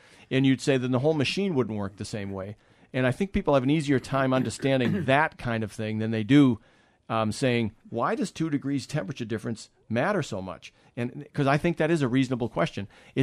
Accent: Massachusetts, United States; I grew up in Massachusetts, so it's approximately the same latitude as Milwaukee.

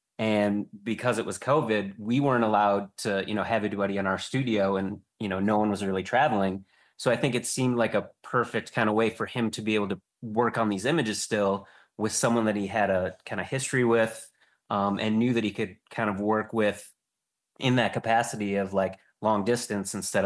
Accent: Minnesota, United States; that seems so much like a story that I would hear from my hometown in like Minnesota, like a very small town.

